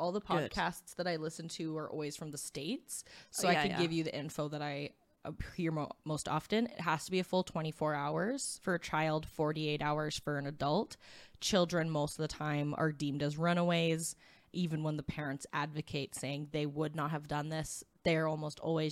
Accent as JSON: {"language": "English", "town": "Beaumont", "region": "Alberta", "country": "Canada", "tie": "born or raised there", "said": "But he's from very close to my hometown in Beaumont."}